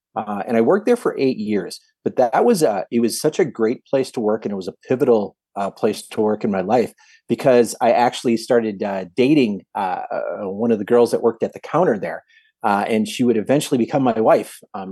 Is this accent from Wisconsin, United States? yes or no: yes; Milwaukee, Wisconsin, United States; Well, you know, I grew up in the Milwaukee area, born specifically in Brown Deer. I'm 56 years old.